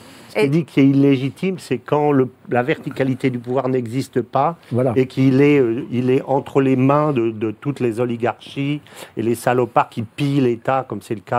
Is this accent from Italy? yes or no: no; France; Mais oui, on pense, parce qu'on est français, la liberté, etc., que la liberté est la valeur première que les peuples demandent.